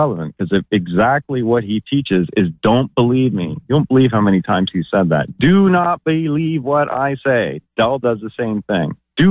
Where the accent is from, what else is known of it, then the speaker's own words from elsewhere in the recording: London, Ontario, Canada; I'm in Ontario. I'm in London.